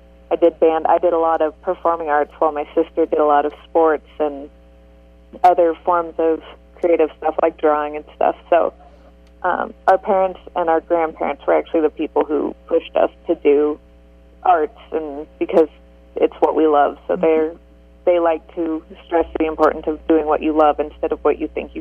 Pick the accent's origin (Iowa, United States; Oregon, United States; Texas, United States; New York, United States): Iowa, United States; Atlantic; Yeah. I was actually, I grew up in Atlantic. I went to school there.